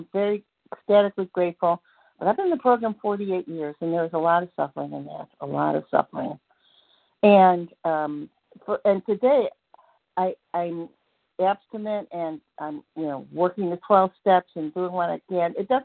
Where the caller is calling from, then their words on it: Georgia, United States; I'm calling from Georgia.